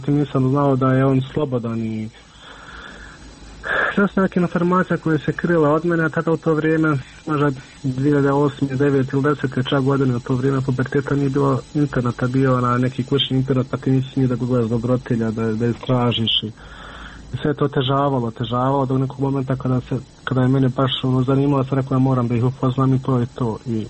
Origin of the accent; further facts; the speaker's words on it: Miljevina, Republika Srpska, Bosnia & Herzegovina; mi smo svi gore iz Miljevine